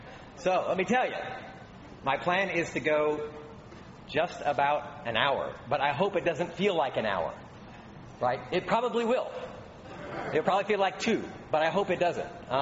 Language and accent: English; Indiana, United States; So as some of you know, I grew up outside Indianapolis. That's in Indiana, for those of you who are here.